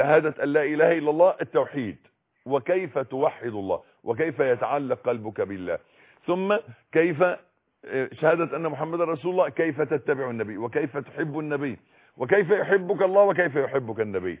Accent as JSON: {"language": "Arabic", "country": "Egypt"}